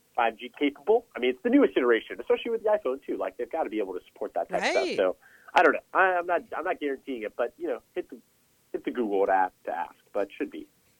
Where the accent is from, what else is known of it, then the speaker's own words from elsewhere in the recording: California, United States; I grew up in California, but I never really had much experience with earthquakes